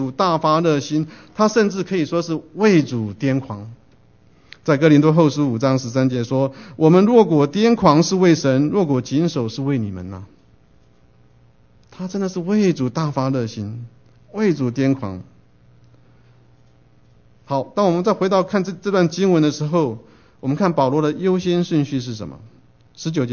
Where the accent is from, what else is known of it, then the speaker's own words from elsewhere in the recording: China; 身为中国人呢，我觉得我们受到很多传统的束缚。